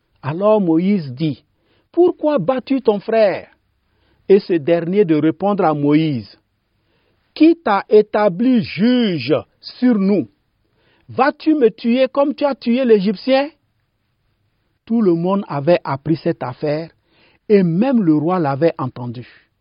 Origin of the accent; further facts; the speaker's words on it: Burkina Faso; je suis originaire du Burkina Faso.